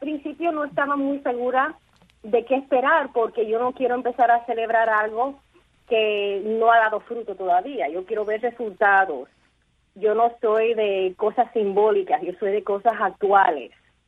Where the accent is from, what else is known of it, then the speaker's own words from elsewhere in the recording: United States; yo soy del elenco americano, que soy cubana-americana